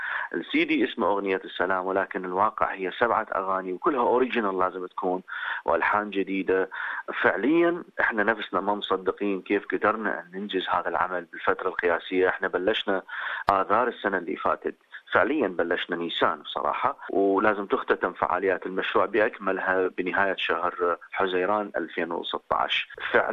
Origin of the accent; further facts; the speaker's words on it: Iraq; يمثلنا كلنا كعراقيين من بلاد الرافدين